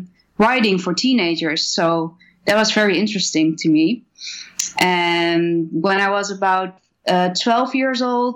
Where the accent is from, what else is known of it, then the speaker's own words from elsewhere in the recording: Netherlands; Because I'm from the Netherlands, it's very different perspective.